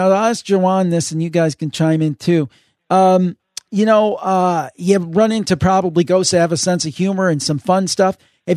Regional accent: Cleveland, Ohio, United States; Oh, House of Wills in Cleveland. That's my hometown. I know exactly where the House of Wills is.

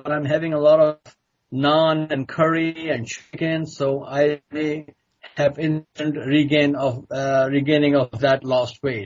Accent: Karachi, Sindh, Pakistan; Greetings and welcome to broadcast from Karachi, the original home base. Hot and humid here in my hometown.

